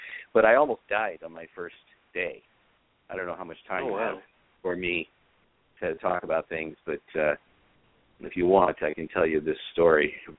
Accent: San Francisco, California, United States; And I said, well, but I grew up in San Francisco. I got no problem with it.

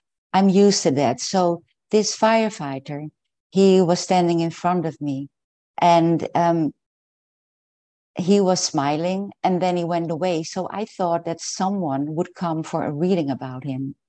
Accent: Netherlands; English is a second language; from the Netherlands.

